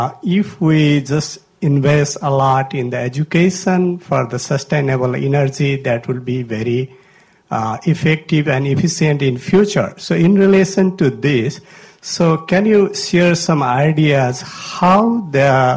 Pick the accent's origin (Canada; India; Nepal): Nepal; now in Syracuse, United States; I came from a very sensitive country in terms of climate change, from Nepal.